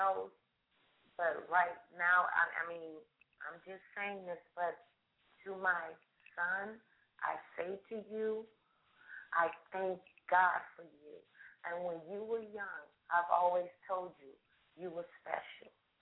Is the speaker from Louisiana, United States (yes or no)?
yes; New Orleans, Louisiana, United States; I'm from New Orleans.